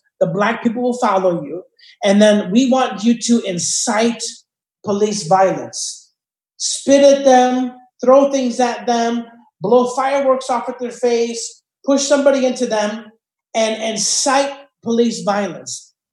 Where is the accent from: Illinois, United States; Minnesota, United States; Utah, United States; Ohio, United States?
Illinois, United States; Chicago; I grew up in Chicago in an interracial area, the north side of Chicago, by Irving Park and Bernard.